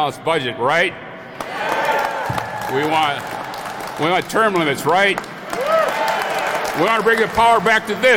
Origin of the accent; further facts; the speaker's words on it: Elk Mound, Wisconsin, United States; Hi there. … I'm from Elk Mound, Wisconsin. I'm a 20-year force vet.